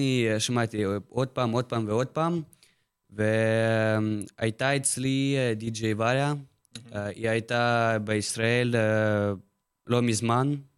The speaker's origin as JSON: {"language": "Hebrew", "town": "Odesa", "region": "Odesa Oblast", "country": "Ukraine", "second_language": "Hebrew", "moved": "yes", "lives_now": "Israel", "said": "מאוקראינה, מאדסה."}